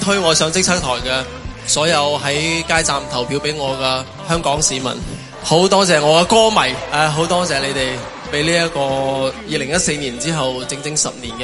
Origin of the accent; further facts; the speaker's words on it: Guangzhou, Guangdong, China; moved away as an adult; now in Hong Kong; 我作為一個廣州人，在香港打拼了23年，